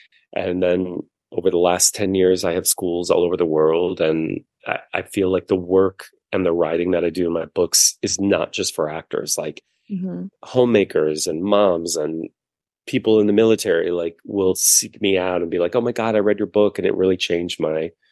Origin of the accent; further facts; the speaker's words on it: Indiana, United States; Well, a short story is I grew up in the Midwest in Indiana.